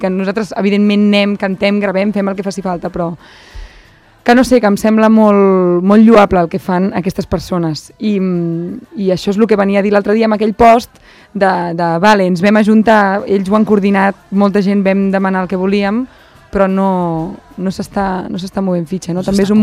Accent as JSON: {"language": "Catalan", "town": "Vilassar", "region": "Catalonia", "country": "Spain", "said": "I jo, que sóc de Vilassar, que tinc el mar a prop"}